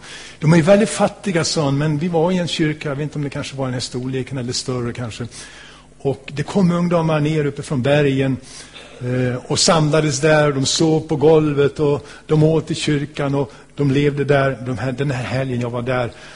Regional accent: Borlänge, Dalarna County, Sweden; jag kommer ju från Borlänge

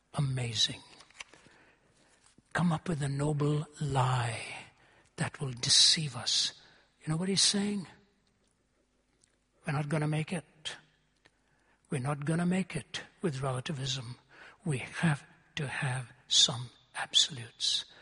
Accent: Delhi, India; moved away as an adult; You know, I grew up in India, lived in Delhi till I was 20. India is my homeland.

